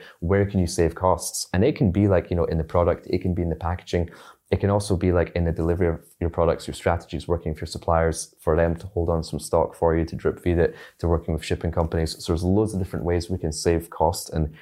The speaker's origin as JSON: {"language": "English", "region": "Scotland", "country": "United Kingdom", "tie": "born or raised there", "also_born_or_lived": "China"}